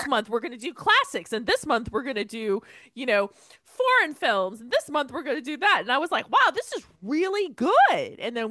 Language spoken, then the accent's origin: English; Florida, United States; like I'm from Florida, you're from New Jersey originally.